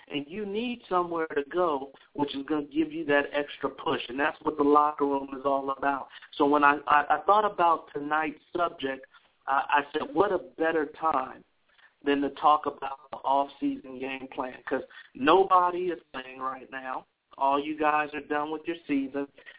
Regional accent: San Francisco, California, United States; That was something that I did growing up in San Francisco, California

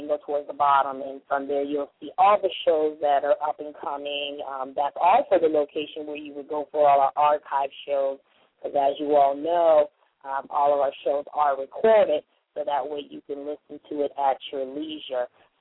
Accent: San Diego, California, United States; I'm in San Diego because, you know, people and the followers, you know, here in my hometown, which is hard as hit, they're like, you know, requested me to come and see how I can contribute and help restore the community that I was, I'm actually from and was raised in.

